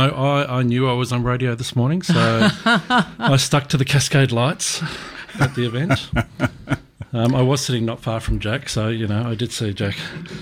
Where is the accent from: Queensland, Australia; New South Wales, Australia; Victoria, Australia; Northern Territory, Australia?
Victoria, Australia; Bunyip; I grew up in Bunyip.